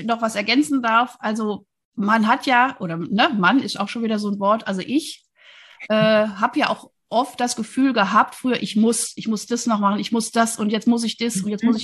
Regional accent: Wuppertal, North Rhine-Westphalia, Germany; Ich komme ja aus Wuppertal, deswegen, ich liebe alles, was aus dem Rheinland ist.

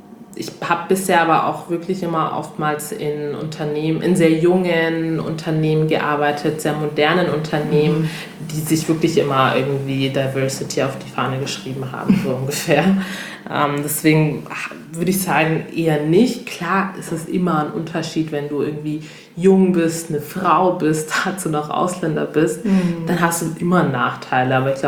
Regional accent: Togo; also ich komme ja ursprünglich aus Togo, hatte ich ja letztes Mal erwähnt in unserer ersten Folge.

